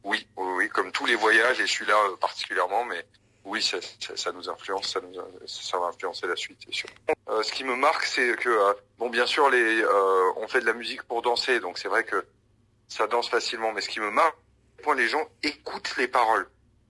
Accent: Paris, Île-de-France, France; moi, j'ai grandi à Ménilmontant, donc c'est un quartier où il y a beaucoup d'Algériens, notamment des Kabyles, mais pas que, il y a beaucoup d'Algériens en général.

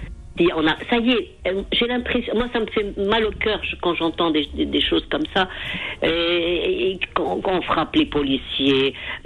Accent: Algeria; born there; Je suis née en Algérie

